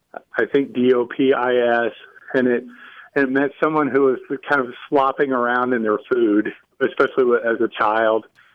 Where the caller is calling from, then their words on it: Indianapolis, Indiana, United States; I'm calling from Indianapolis.